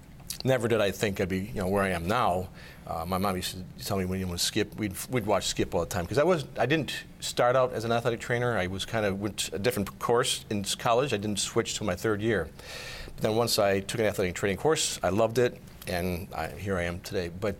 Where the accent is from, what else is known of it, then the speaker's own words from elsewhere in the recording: Illinois, United States; We grew up on the South Side, of course, went to St. Rita Grammar School and High School and the UIC College.